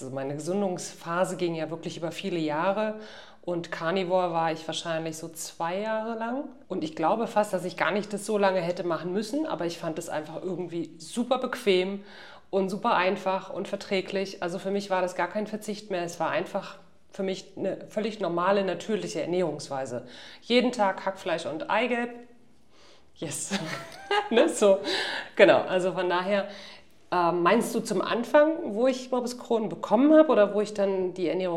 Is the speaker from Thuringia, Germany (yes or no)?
no; Mecklenburg-Vorpommern, Germany; also born or lived in Düsseldorf; ich komme aus dem Mecklenburgischen ursprünglich, habe aber lange in Düsseldorf gewohnt und bin jetzt seit 3 Jahren dauerhaft reisend, also ohne festen Wohnsitz.